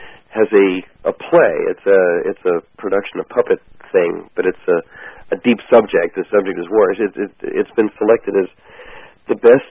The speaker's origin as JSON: {"language": "English", "town": "Santa Barbara", "region": "California", "country": "United States", "said": "when she met me and heard I was from Santa Barbara"}